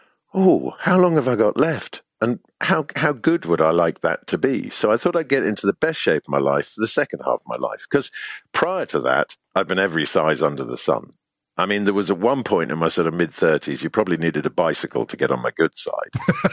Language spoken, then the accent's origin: English; Ireland; No, I obviously, because of the way I sound, I wear my Irishness lightly. But inside, absolutely. And, you know, I've never had another passport.